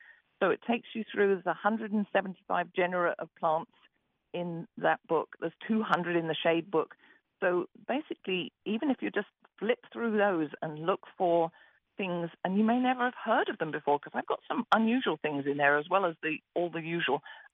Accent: England, United Kingdom; I'm from England.

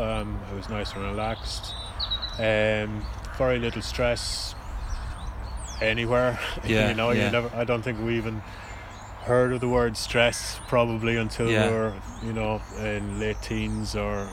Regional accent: Streedagh, Connacht, Ireland; Growing up in Sligo, well, I grew up in Strigia, where you were this morning … So we were growing up in Strigia Beach, where the Armada came in.

